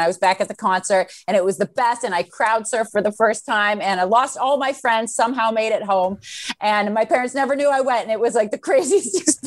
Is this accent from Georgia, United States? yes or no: no; Boston, Massachusetts, United States; I grew up in Boston.